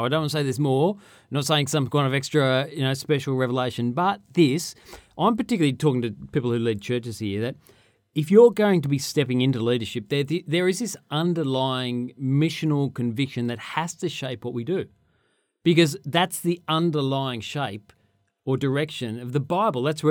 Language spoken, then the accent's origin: English; Sydney, New South Wales, Australia; now in Brisbane, Australia; Okay, look, yeah, I'm from Sydney originally. I live in Brisbane now. I moved up there about 11 years ago or so.